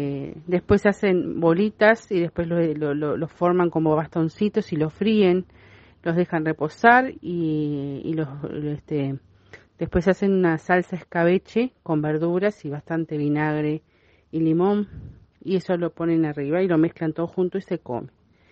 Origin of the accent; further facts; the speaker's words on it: Uruguay; A mí, por ejemplo, en mi país el sancocho no sería sancocho, sería un puchero criollo, como lo preparan ellos en cada país. Para nosotros sería un puchero en Uruguay.